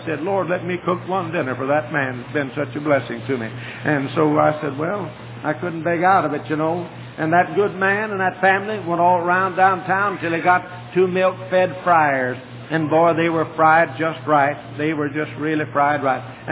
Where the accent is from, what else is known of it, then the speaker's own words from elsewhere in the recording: Greenville, South Carolina, United States; I came from Greenville, South Carolina, and on down to Florida.